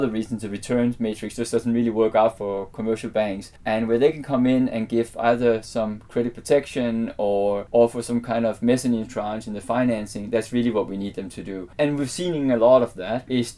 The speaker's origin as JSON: {"language": "English", "country": "Denmark", "second_language": "English", "lives_now": "Singapore", "said": "I come from Denmark, where obviously we have a lot of forest"}